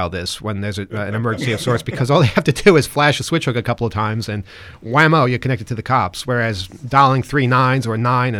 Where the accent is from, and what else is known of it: United States